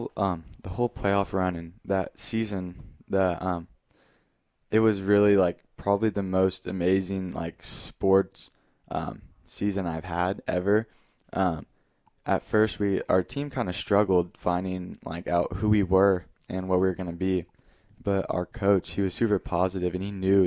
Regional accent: Fresno, California, United States; And then Fresno State, the hometown team, just being born and raised in the Valley, going to Fresno State games with my grandpa and my family is a really great experience.

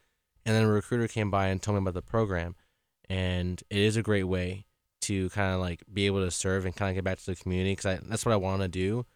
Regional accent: Orlando, Florida, United States; I was originally from Orlando, Florida, and I went to a music school, an art school

